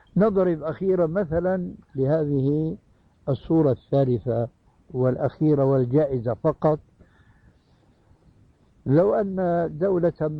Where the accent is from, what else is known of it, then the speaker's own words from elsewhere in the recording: Syria; كما يقول العامة عندنا في سوريا خير الذقون إشارة تكون